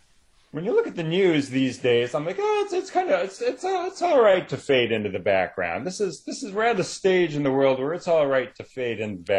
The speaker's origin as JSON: {"language": "English", "country": "Canada", "said": "I think Canada on the world kind of gets ignored a lot, which means that I can just sort of be quietly back here writing away but we do get ignored a lot."}